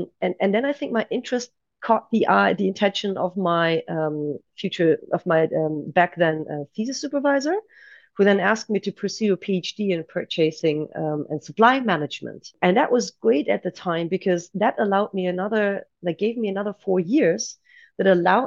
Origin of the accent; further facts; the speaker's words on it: Aachen, North Rhine-Westphalia, Germany; also born or lived in Istanbul, Turkey / United States / Netherlands; I was born and raised in Aachen, which is kind of my home base.